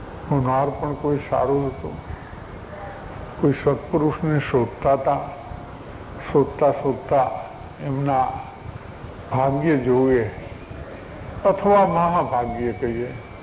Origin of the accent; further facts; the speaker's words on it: Gujarat, India; આપણે અમે ઝાલાવાડના છીએ, એ બાજુના છીએ